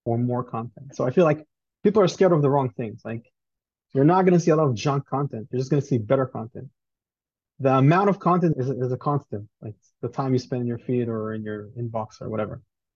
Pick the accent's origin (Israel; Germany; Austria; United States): Israel; English is a second language; So, hey, I don't speak English. I'm from Israel.